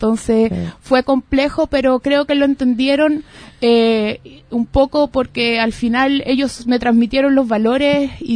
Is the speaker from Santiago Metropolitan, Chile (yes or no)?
yes; San Miguel, Santiago Metropolitan, Chile; yo nací en San Miguel, nací en Miguel Luis Cerda con departamental, de ahí como a los 14 años me cambié a vivir a la segunda avenida con la tercera transversal y como a los 31, yo tengo 34